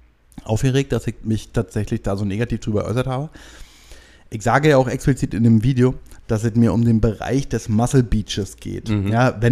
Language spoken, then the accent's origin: German; Rothenburg ob der Tauber, Bavaria, Germany; Die schönste Stadt der Welt.